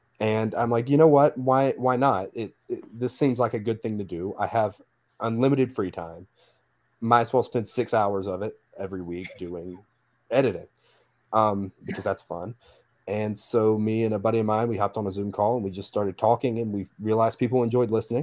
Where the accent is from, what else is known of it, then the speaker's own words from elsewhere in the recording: Alabama, United States; I'm from Alabama, so we're kind of required by law.